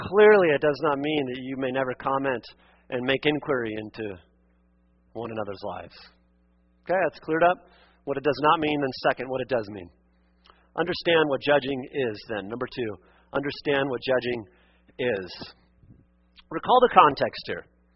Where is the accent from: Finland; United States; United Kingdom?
United States; Oregon; Or because a lot of times in the culture where I grew up in Western Oregon, if you recycle, or if you don't vote Republican